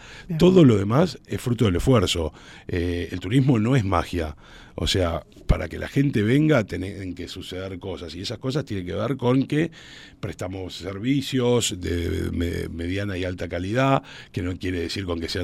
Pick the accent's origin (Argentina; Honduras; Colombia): Argentina; Puerto San Julián, Santa Cruz; yo soy patagónico, soy de Puerto San Julián